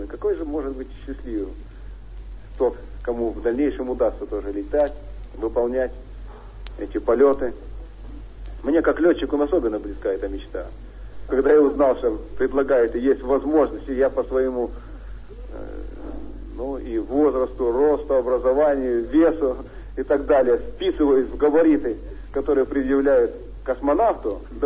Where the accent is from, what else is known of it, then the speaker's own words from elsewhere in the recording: Saint Petersburg, Russia; also born or lived in Petropavl, Kazakhstan; Второй родиной своей, я считаю, Ленинград, потому что, ну, действительно, вся жизнь моя с возраста 2 лет проходила в Ленинграде.